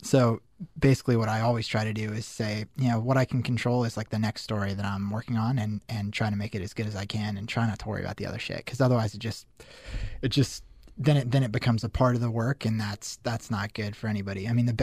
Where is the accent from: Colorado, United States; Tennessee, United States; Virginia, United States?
Colorado, United States; Denver; I mean, I grew up in Denver. I went to Syracuse because I thought I was kind of interested in journalism